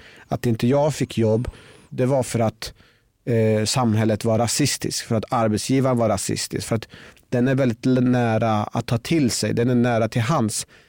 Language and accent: Swedish; Norrköping, Östergötland, Sweden; Jag växte upp i Norrköping, jag tränade på gym och hade många kompisar som jag umgicks med.